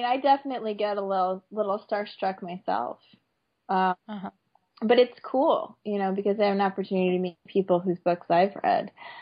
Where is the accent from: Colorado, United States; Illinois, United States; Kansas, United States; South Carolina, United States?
Illinois, United States; Chicago; I was at C2E2 this year, which is the Chicago Comic Con, and I'm probably going to do that one again next spring. So that's my hometown